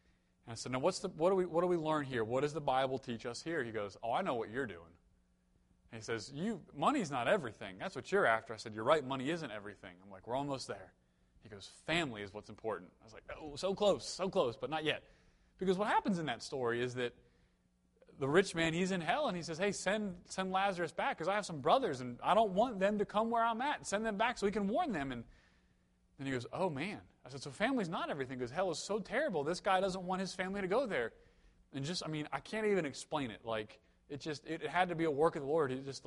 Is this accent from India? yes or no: no; Maryland, United States; I grew up here in Maryland, so I wasn't sure if we were the South or the North.